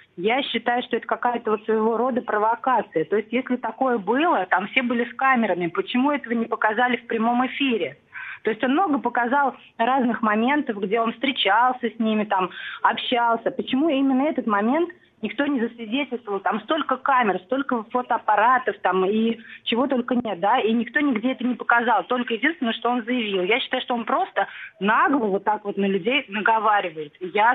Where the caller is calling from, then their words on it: Novokuybyshevsk, Samara Oblast, Russia; из Новокуйбышевска, Самарская область.